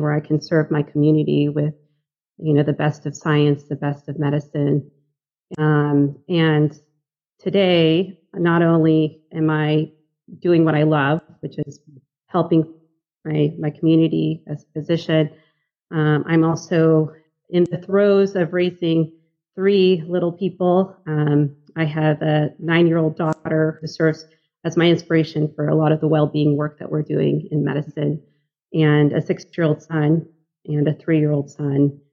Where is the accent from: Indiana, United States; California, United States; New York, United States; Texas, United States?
California, United States; I am in the San Francisco Bay Area, which is my hometown, and I absolutely love what I do.